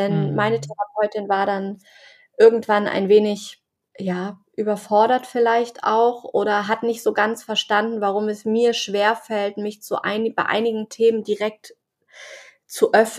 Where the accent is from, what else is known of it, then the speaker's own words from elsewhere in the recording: Hamburg, Germany; ich komme aus Hamburg